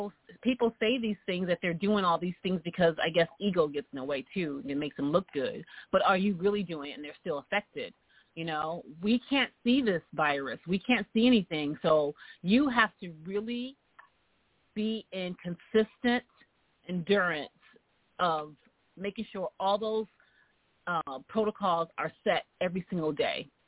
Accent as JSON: {"language": "English", "region": "New York", "country": "United States", "lives_now": "Los Angeles, United States", "said": "I'm a New Yorker living in Los Angeles, as you would say."}